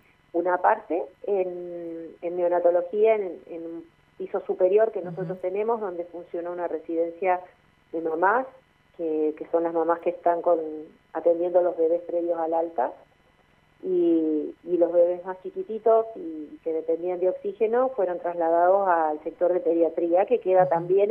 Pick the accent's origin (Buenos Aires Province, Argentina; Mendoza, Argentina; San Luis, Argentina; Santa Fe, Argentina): Mendoza, Argentina; Godoy Cruz; born there; Yo nací, en Godoy Cruz, uh-huh. y después mi mamá y mis abuelos son de Carmenza, al sur, cerca de General Alvear.